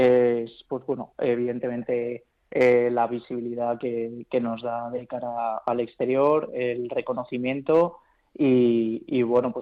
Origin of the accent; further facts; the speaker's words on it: Madrid, Community of Madrid, Spain; Sí, somos madrileños todos y bueno, nacidos en Madrid y todo.